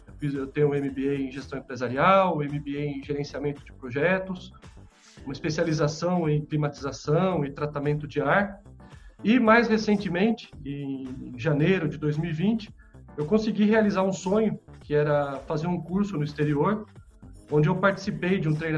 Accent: São Paulo, Brazil; moved away as an adult; now in Assis, Brazil; Eu sou natural de São Paulo, onde vivi até os 28 anos de idade, quando me casei com a minha esposa Fabiane, e resolvemos construir a nossa família na cidade de Assis.

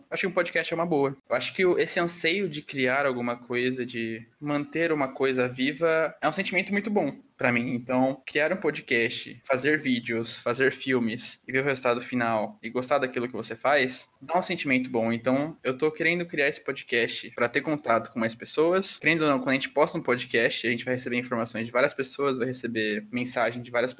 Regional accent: São Paulo, Brazil; sou formado em cinema, trabalho como diretor de arte, tenho 21 anos e nasci em São Paulo.

